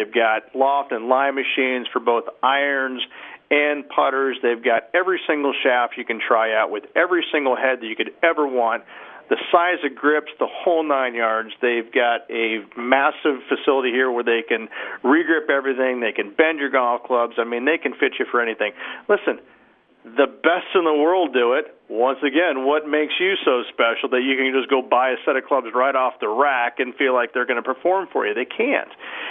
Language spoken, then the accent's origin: English; Austin, Texas, United States; I met Rob Gallagher, who's one of the pros here back in Austin, Texas, my hometown.